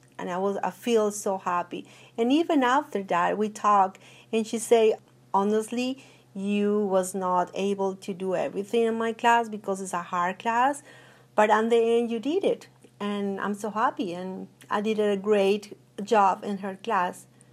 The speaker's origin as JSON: {"language": "English", "country": "Colombia", "second_language": "English", "lives_now": "United States", "said": "I'm from Colombia, I'm married, I'm working full-time"}